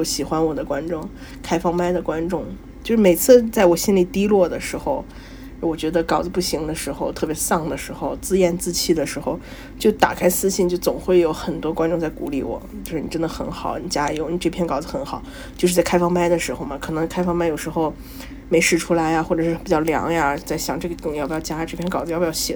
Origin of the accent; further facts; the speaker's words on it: Xi'an, Shaanxi, China; 我平时在西安嘛，我是一个西安人